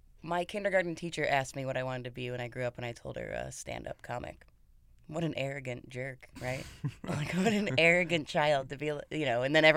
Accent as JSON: {"language": "English", "region": "Pennsylvania", "country": "United States", "tie": "born or raised there", "said": "I'm originally from Pennsylvania, outside Scranton. So like a coal miner town."}